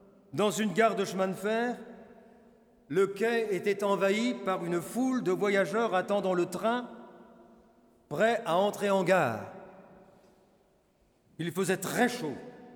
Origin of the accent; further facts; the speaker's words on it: Burkina Faso; first language Mooré; French is a second language; Quelquefois, je reconnaissais la mélodie de cantiques que nous chantons, nous, dans notre langue maternelle. Et puis, j'ai entendu un chant, puis le refrain qui revenait, mais je dis, mais ça me dit quelque chose. Et puis, au dernier chœur, j'ai chanté avec eux en moré.